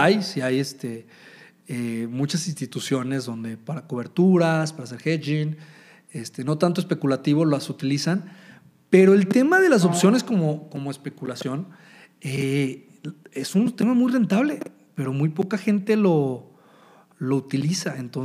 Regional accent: Mexico; Yo soy mexicano también

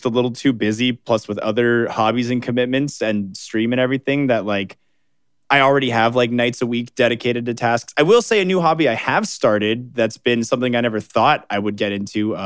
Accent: Ontario, Canada; And as weird as it sounds, as a Canadian

